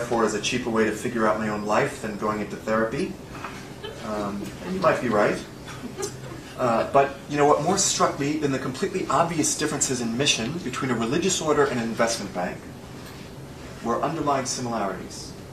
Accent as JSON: {"language": "English", "town": "New York City", "region": "New York", "country": "United States", "said": "Okay, I'm from New York City."}